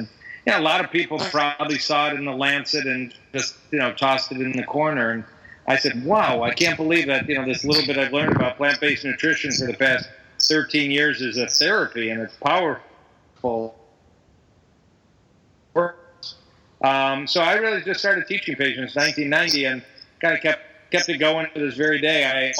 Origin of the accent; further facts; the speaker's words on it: Michigan, United States; I moved back to the Michigan area, my hometown area